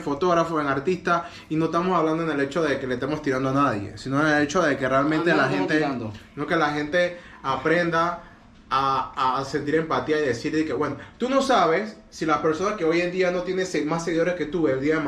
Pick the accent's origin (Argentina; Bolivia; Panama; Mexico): Panama; por lo menos si, mira, como panameño, si no te gusta la música